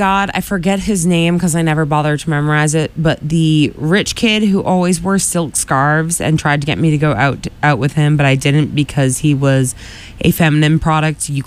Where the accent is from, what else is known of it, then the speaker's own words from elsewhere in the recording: Quincy, United States; even growing up in Quincy, which is a much larger place than Marshfield